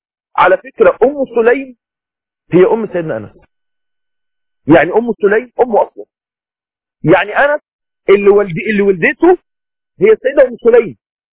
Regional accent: Egypt; النتوء اللي على شو بنسميه عندنا في مصر بذر رجل من تحت كده

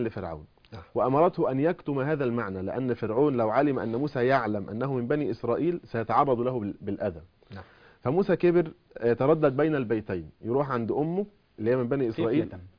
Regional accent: Egypt; لنا كمصريين

